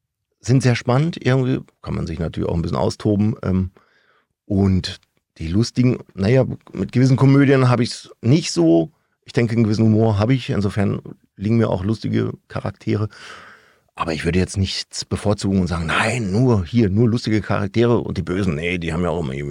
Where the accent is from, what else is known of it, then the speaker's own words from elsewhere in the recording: North Germany, Germany; ich komme aus dem Norden, da spricht man nicht so, also da, wo ich herkomme, spricht man nicht so, da spricht man platt. Das habe ich nie gelernt.